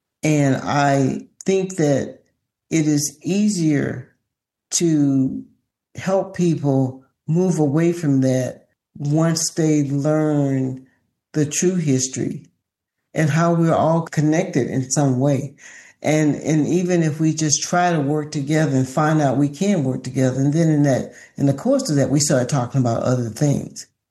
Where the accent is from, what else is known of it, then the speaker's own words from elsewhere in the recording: the South, United States; You know, growing up in the South, I've learned how to go into places where I'm probably the only Black person there